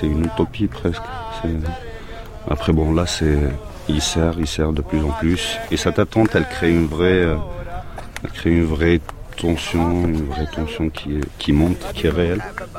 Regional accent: Kabylie, Algeria; Moi, je suis de Kabylie aussi.

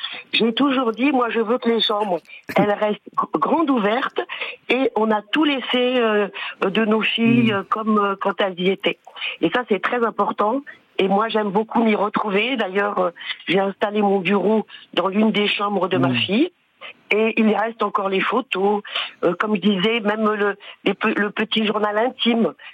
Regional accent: Brittany, France; now in Toulouse, France; De Toulouse, je suis une Bretonne à Toulouse.

